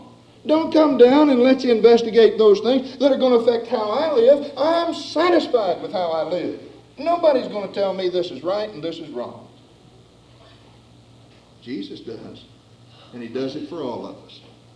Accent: West Virginia, United States; I guess I grew up in West Virginia and I knew you had to be careful where you stepped.

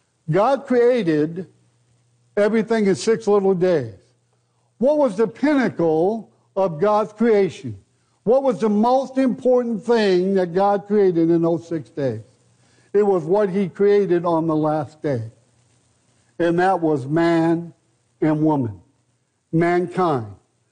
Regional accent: United States; born there; Because I'm an American. I was born in the USA, and no matter how much I want to be born somewhere else, I'm always going to be an American.

